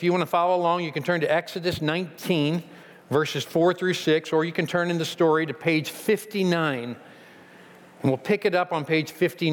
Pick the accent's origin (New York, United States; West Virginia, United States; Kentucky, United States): Kentucky, United States; now in Indiana, United States; I know I got some strange looks because I am from Kentucky, you know? And I understand we do things a little differently in Kentucky than what you all do in Indiana.